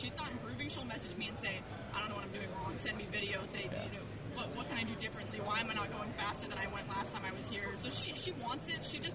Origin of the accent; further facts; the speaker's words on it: California, United States; also born or lived in Texas; Texas, but I was raised in California.